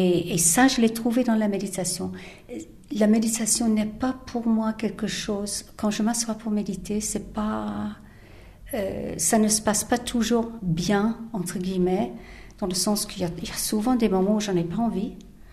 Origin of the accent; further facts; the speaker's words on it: England, United Kingdom; je suis née, j'ai été élevée en Angleterre.